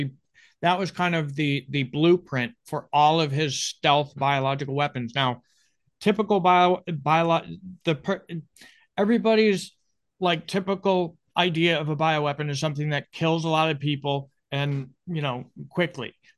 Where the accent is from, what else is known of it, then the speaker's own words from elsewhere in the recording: Grafton, Massachusetts, United States; I grew up in Grafton, Massachusetts, which is central Massachusetts near Worcester, Massachusetts. And I grew up in the suburbs.